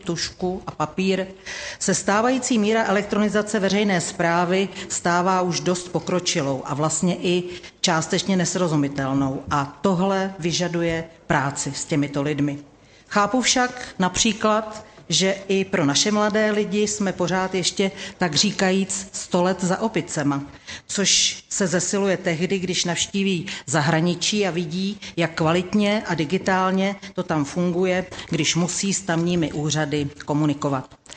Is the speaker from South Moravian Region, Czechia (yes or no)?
no; Pardubice, Pardubice Region, Czechia; Jsem z Pardubic, tak jenom takovou poznámku.